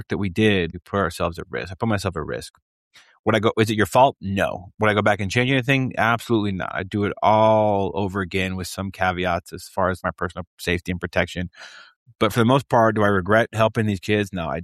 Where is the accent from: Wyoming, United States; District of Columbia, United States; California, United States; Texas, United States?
Wyoming, United States; Everyone that knows me knows that I'm from Wyoming. I love Wyoming. Wyoming, I'm so passionate about it.